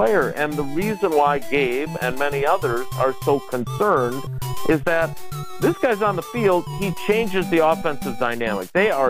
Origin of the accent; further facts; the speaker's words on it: Milwaukee, Wisconsin, United States; when he was doing the commercials for them in my youth growing up in Milwaukee